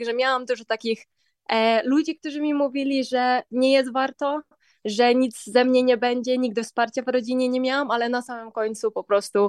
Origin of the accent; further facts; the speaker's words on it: Boguchwała, Subcarpathian Voivodeship, Poland; Urodziłam się w Boguchwale, wychowałam się w Boguchwale, z 7 kilometrów do Rzeszowa.